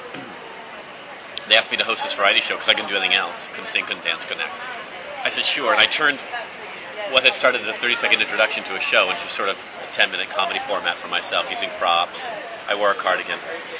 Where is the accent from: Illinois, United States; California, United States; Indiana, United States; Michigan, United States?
California, United States; San Francisco; I'm from San Francisco. These nobodies can't tell me what